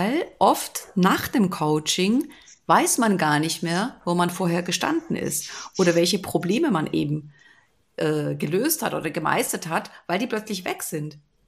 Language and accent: German; Switzerland; Da tue ich echt meinen Hut vor dir abnehmen und sag Chapeau, wie wir das bei uns in der Schweiz sagen